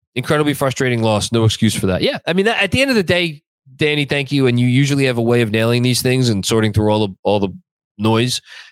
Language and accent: English; Wisconsin, United States; born there; now in Queens, United States; I was born in Wisconsin and now a Queens gal.